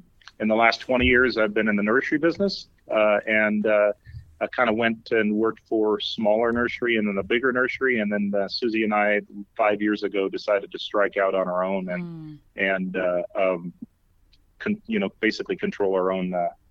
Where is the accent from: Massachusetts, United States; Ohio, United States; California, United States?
California, United States; Ripon; I'm third generation. I grew up in Ripon in San Joaquin County.